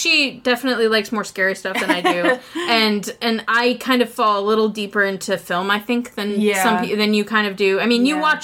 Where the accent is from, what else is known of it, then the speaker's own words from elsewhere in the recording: Toledo, Ohio, United States; And then I dragged Karen back to my hometown.